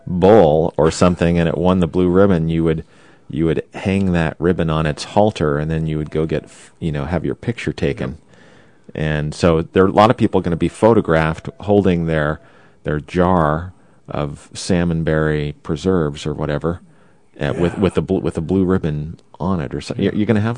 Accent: Oklahoma, United States; now in Sitka, United States; I grew up in Oklahoma, but you know, I love Sitka.

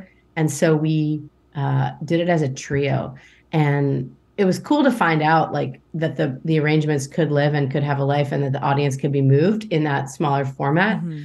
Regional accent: San Francisco, California, United States; I grew up in San Francisco, California. That one's about being homesick.

